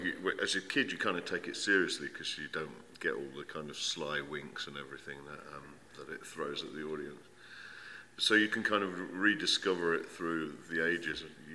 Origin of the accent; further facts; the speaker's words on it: Derby, East Midlands, United Kingdom; So growing up in Derby, which is a little industrial town in the middle of the country in England, we got very random comics.